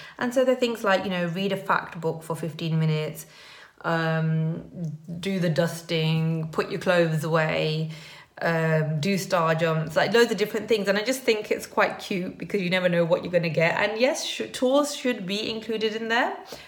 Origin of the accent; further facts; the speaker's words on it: India; It's you know, I'm Indian, and it's very important part of Indian history, and they're not going to be taught that at school.